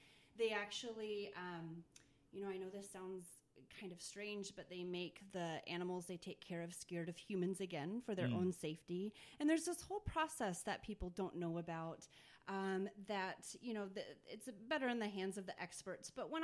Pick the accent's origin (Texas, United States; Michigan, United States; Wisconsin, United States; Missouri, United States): Texas, United States; now in Minnesota, United States; Mm-hmm. From Texas.